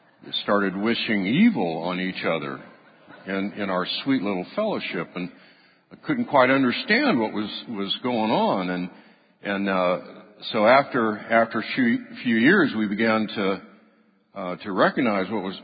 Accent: Idaho, United States; I grew up in Idaho. Went to K-State for my undergraduate work

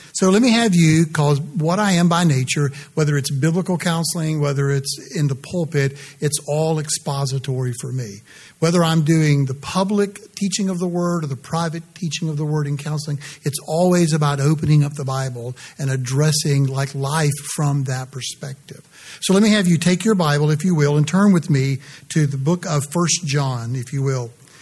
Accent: Georgia, United States; if I sound like I'm from Georgia, it's because I am from Georgia.

